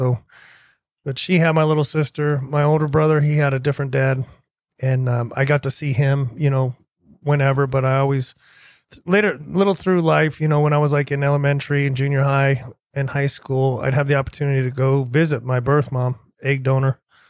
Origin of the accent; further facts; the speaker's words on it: Florida, United States; also born or lived in Ohio; And, you know, I was born in Ohio, but I didn't spend a lot of time there. Just like on the other show, my dad moved to Florida, you know, late 70s, early 80s.